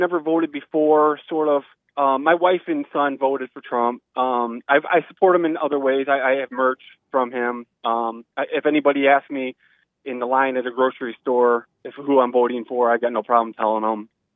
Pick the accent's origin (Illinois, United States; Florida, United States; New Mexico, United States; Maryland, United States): Illinois, United States; Dolton; Yeah, well, I grew up in Dalton, and you've had her.